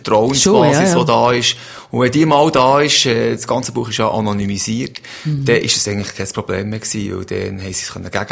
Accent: Bern, Switzerland; also born or lived in Valais; ich fühle mich auch eigentlich irgendwo durch als Walliser, aber ich bin gleich auch, durch das, dass ich in Bern aufgewachsen bin, eigentlich ein Berner.

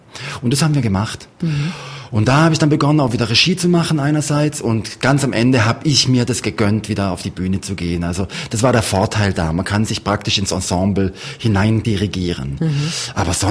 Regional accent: Waldshut, Baden-Württemberg, Germany; Ja, ich komme ja aus Waldshut, also wirklich im südlichen Zipfel von Deutschland, es hat einen Rhein, und dann kommt schon die Schweiz.

